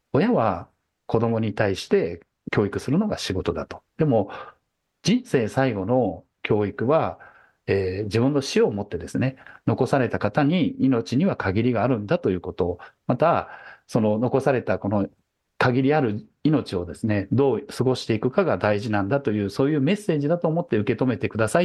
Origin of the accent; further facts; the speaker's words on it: Toyooka, Hyogo, Japan; で、私の地元の豊岡市はもう田舎なのでですね、過疎化が進んで